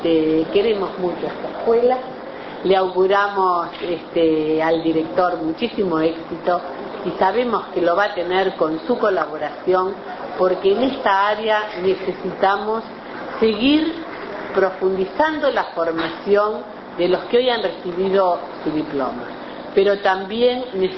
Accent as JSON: {"language": "Spanish", "country": "Uruguay", "said": "como uruguayas y uruguayos, vamos a querer colaborar con Paraguay"}